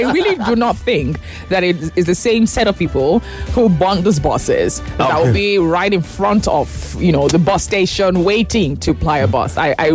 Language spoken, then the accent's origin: English; Nigeria; As a Nigerian who is using this services, am I protected?